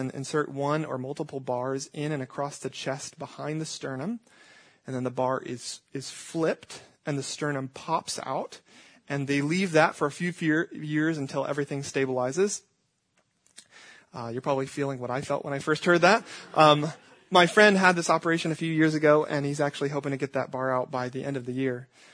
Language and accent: English; Atlanta, Georgia, United States; now in Greenville, United States; I have a friend in Greenville, South Carolina, where I came from the last 4 years. I was growing up in Atlanta, Georgia